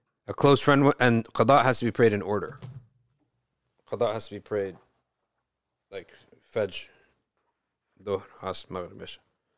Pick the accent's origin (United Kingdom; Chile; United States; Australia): United Kingdom; Manchester, North West England; I am from Manchester too